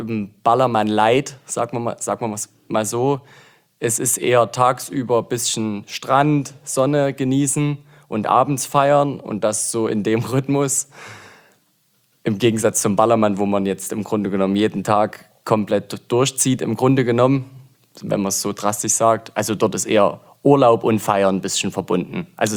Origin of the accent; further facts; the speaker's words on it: Zwickau, Saxony, Germany; now in Aue, Germany; im Grunde genommen fühle ich mich schon so ein bisschen als Auer. Bin ursprünglich aus Zwickau, dort auch geboren.